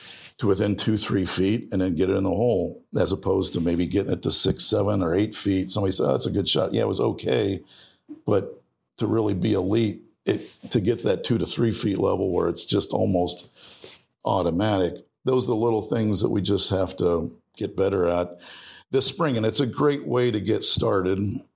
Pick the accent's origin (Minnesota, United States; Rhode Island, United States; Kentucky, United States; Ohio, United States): Ohio, United States; Yeah, I grew up in Ohio, so obviously, yeah, I would love, you know, Jack Nicklaus